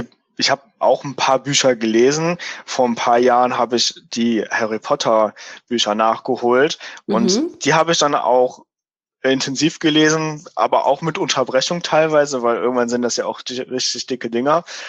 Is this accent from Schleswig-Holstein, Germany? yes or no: no; Fürth, Bavaria, Germany; also born or lived in Cologne; ich bin hier zwar aufgewachsen und lebe hier schon immer, aber geboren bin ich in Köln.